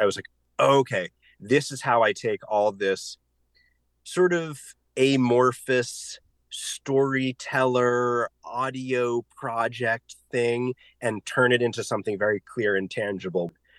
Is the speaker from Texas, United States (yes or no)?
no; Maine, United States; I'm from Maine.